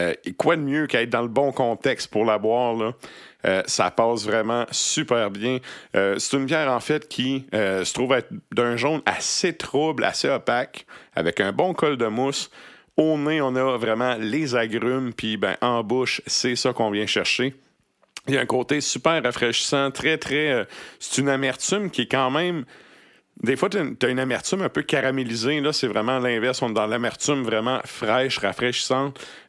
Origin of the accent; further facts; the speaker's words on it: Trois-Pistoles, Quebec, Canada; un conte qui vient de mon hood, là, de mon coin de pays. Ça s'appelle Le conte de Notre-Dame-des-Neiges. En fait, c'est un mélange de plein de contes et légendes de la ville de Trois-Pistoles